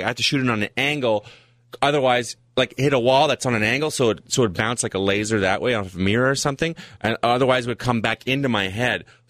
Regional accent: Ottawa, Ontario, Canada; also born or lived in Saskatchewan; I'm from Ottawa.

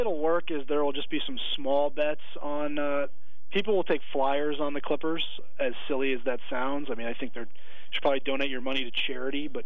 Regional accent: East Coast, United States; I mean, I'm from the East Coast, and I believe it or not, I know a few guys back home that gamble on sports.

